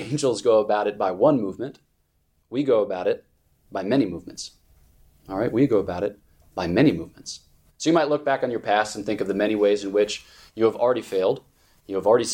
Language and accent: English; Philadelphia, Pennsylvania, United States; So, like, I'm from Philadelphia. I talk fast, and I talk a little mean.